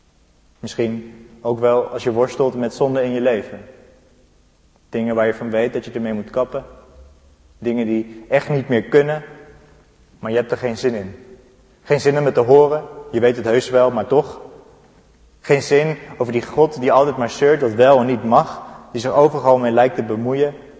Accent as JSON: {"language": "Dutch", "town": "Amsterdam", "region": "North Holland", "country": "Netherlands", "said": "En dat doet mij als Amsterdammer direct denken aan die Jordaanse uitdrukking die u wel kent, denk ik."}